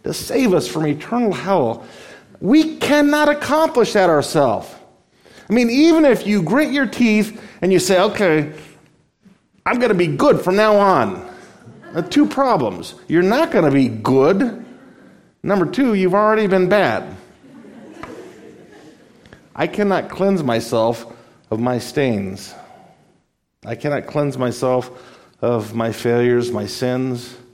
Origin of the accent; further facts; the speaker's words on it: Las Vegas, Nevada, United States; Since Las Vegas now has the Raiders, and that's my hometown, I never watch football